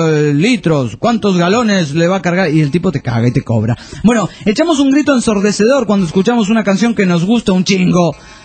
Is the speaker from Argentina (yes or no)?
no; Monterrey, Nuevo León, Mexico; soy de Monterrey, México. Es un regio montano